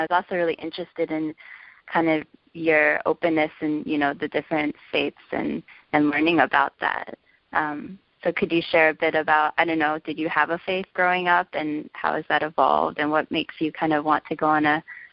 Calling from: Berkeley, California, United States; I'm calling from Berkeley, right. California as well

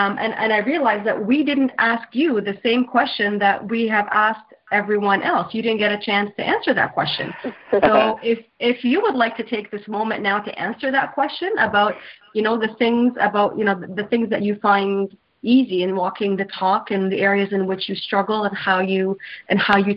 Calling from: Ottawa, Ontario, Canada; I'm calling in from Ottawa, as you probably all know.

